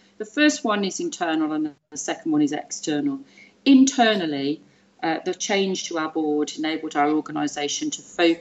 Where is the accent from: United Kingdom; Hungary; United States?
United Kingdom; Midlands; I'm from the Midlands